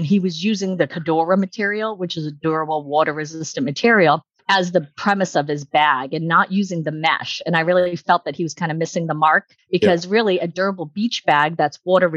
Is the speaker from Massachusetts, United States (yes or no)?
yes; Hudson, Massachusetts, United States; I'm actually from Hudson, Mass. I own the house I grew up in still.